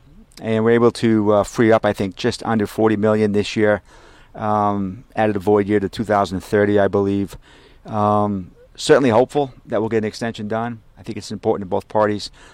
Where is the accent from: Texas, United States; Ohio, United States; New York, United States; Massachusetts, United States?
Massachusetts, United States; I'm from Massachusetts, right down the street.